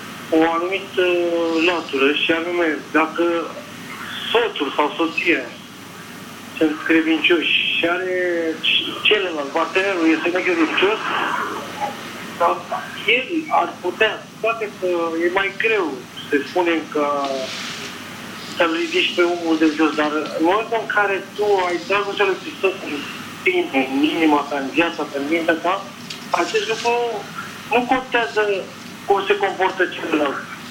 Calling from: Bucharest, Romania; din București

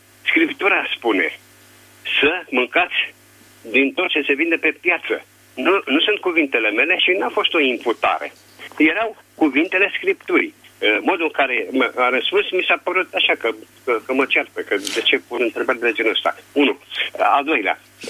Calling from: Bucharest, Romania; sunt din București.

